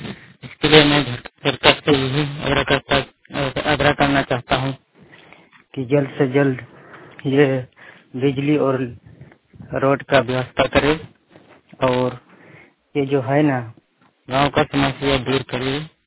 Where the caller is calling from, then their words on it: Jharkhand, India; गांव का नाम है राली बेड़ा, पोस्ट बैंक थाना नवाड़ी जिला बोकारो से बोल रहा हूँ।